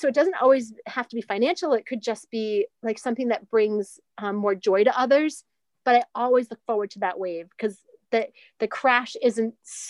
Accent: Horseneck Beach, Massachusetts, United States; I've born and raised on Horseneck Beach. Like, Cape Cod is my heart.

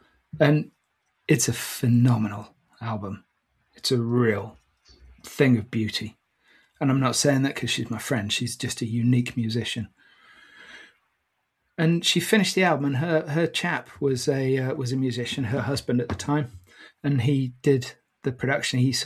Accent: United Kingdom; Interestingly, as a Brit, Obviously, when you say Nuremberg, most people will think of one particular thing.

